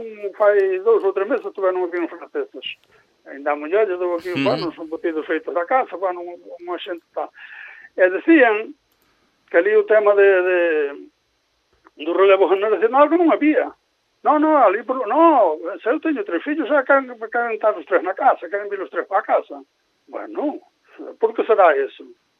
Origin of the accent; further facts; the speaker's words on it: Mazaricos, Galicia, Spain; Eu son de Mazaricos e meus avós ten vacas.